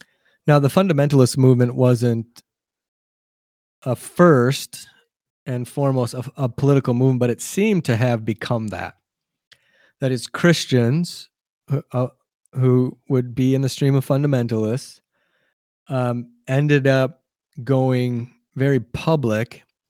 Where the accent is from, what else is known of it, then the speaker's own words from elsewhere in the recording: Wisconsin, United States; And I'm from Wisconsin. I've been in school my whole life, and I don't think I ever saw prayer once by any kind of authority in school.